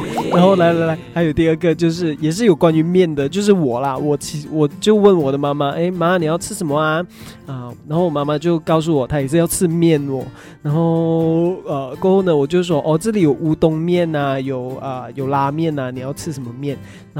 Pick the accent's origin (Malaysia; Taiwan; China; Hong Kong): Malaysia; now in South Korea; 身为马来西亚人的我，其实放暑假对于我来说是蛮新的一个东西，因为我们的国家是没有放暑假的。